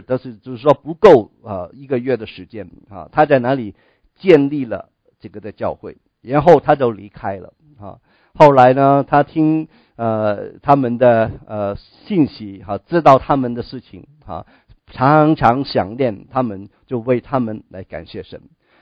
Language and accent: Chinese; Guangdong, China; 我们广东人很喜欢哈讲到功夫这个事情，